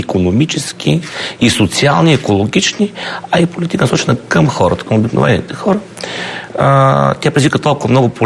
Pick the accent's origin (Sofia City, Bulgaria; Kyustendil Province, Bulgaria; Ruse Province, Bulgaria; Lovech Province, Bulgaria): Lovech Province, Bulgaria; все пак аз съм от Ловешкия край. Но говорим за цяла България